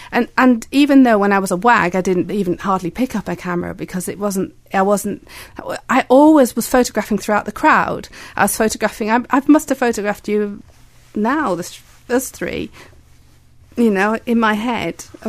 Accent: Bahrain; I was brought up in Bahrain. I lived in Bahrain, and I lived next door to a Shia village.

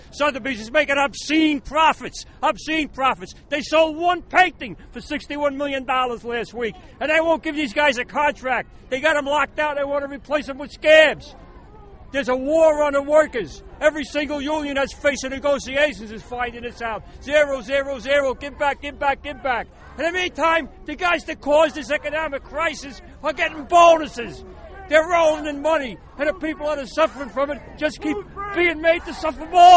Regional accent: Staten Island, New York, United States; I'm from Staten Island, New York.

